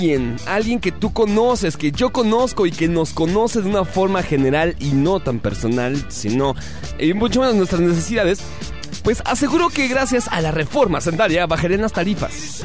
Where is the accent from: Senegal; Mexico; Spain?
Mexico; Digo, como mexicanos no es tan difícil en todo el tiempo